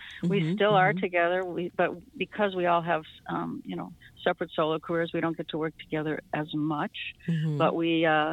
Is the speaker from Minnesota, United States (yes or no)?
yes; Hibbing, Minnesota, United States; born there; Well, you know, I was born in Hibbing